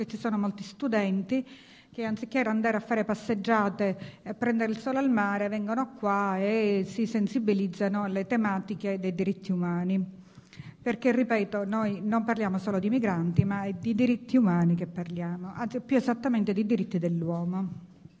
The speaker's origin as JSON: {"language": "Italian", "town": "Trapani", "region": "Sicily", "country": "Italy", "tie": "born there", "said": "Io sono nata a Trapani, è una città pure di frontiera, un avamposto come Mazzara, come Lampedusa, ed ero bambina, ci sono vissuta pochissimo"}